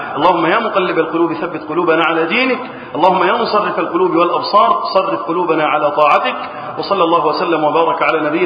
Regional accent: Egypt; اللهم احفظ بلدنا مصر

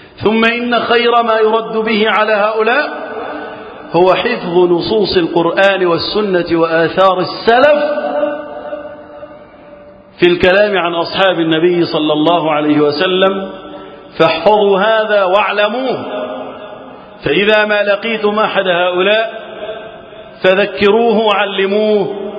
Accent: Egypt; اللهم احفظ بلدنا مصر وسائر بلاد المسلمين من الفتن

